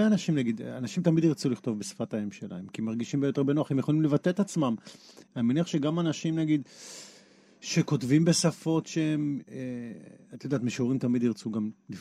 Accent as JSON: {"language": "Hebrew", "town": "Haifa", "region": "Haifa District", "country": "Israel", "said": "אני חיפאית, זאת אומרת, זה נמצא שם בהרבה מובנים."}